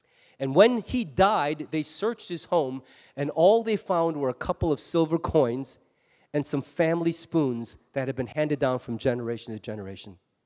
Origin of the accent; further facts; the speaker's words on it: United States; because I'm an American pastor, and I come from a church with a very healthy sense of stewardship.